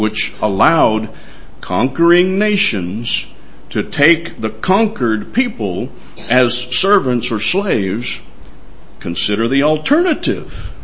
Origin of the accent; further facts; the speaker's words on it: United States; I say that because I'm speaking as an American who grew up in America.